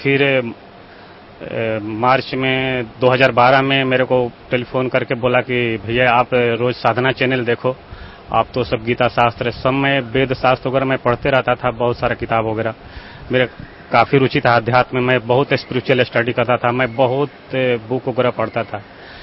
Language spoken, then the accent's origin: Hindi; Harandiya, Bihar, India; now in Delhi, India; मैं ग्राम हरंदिया पोस्ट गौरुआ जिला भोजपुर बिहार का रहने वाला हूँ, ऐसे मैं दिल्ली में रहता हूँ